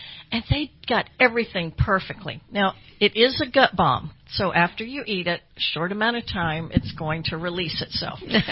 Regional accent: Atlanta, Georgia, United States; I'm originally from Atlanta And when I start talking about Atlanta, then the accent comes out.

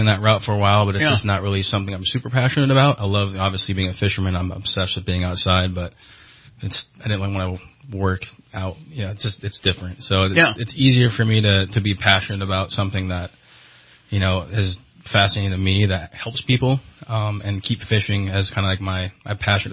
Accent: Saratoga, Wyoming, United States; I'm originally from Wyoming, a super small town called Saratoga. So I've been affiliated with this area since I was about 8 years old.

